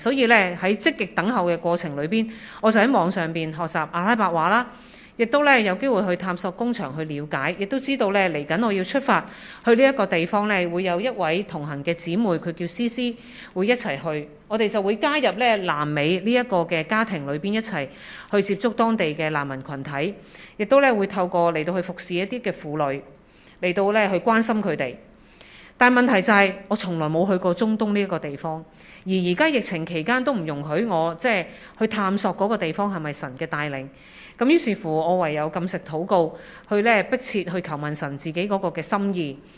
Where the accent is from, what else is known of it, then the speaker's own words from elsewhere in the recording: Hong Kong; 今日對於我哋香港人嚟講，我哋對難民並唔陌生